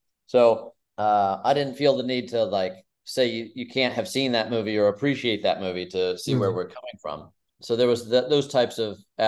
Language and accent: English; Texas, United States; And I was a very sensitive kid growing up in Texas